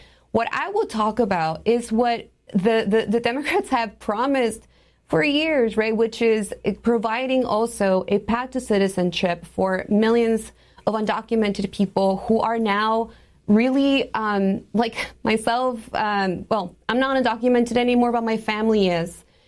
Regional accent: Arizona, United States; I'm from Arizona. I live in Arizona.

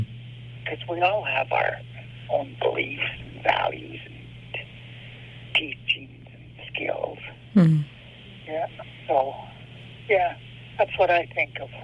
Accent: Canada; Yet at the same time, we're Canadian.

